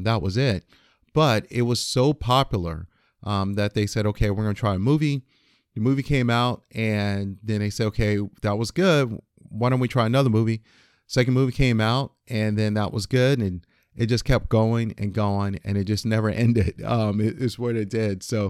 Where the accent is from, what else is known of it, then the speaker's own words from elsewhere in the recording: Florida, United States; I grew up in Florida as part of the South